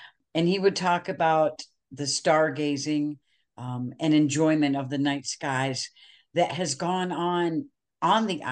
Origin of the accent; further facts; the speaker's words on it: Michigan, United States; and I grew up in Southern Michigan.